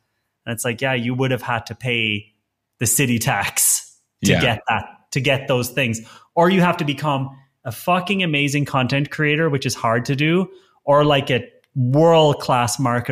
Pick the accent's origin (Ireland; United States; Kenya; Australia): Ireland; now in Berlin, Germany; me as an Irish guy who went to college, I have absolutely no right to live in the center of Berlin.